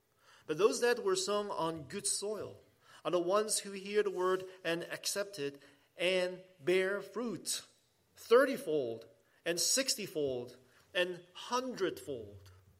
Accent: Hong Kong; When I was young, growing up in Hong Kong

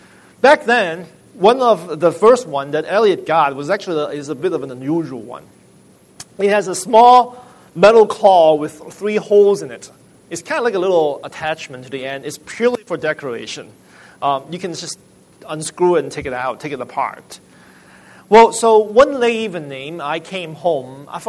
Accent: Hong Kong; And when I was young, growing up in Hong Kong, I never get to watch them.

